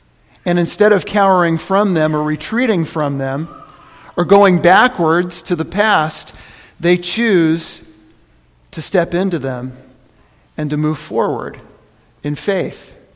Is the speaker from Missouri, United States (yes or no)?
no; California, United States; Unprecedented destruction by fires in my home state of California.